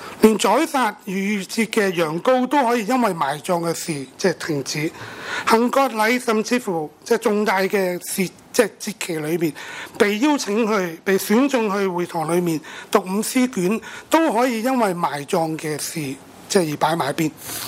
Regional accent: China; 就好像我们中国人所说父母在不远游一样。

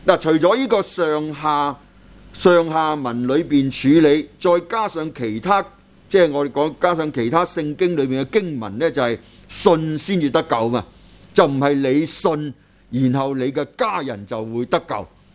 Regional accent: China; 我们中国人的定义和西方人都是很不同的

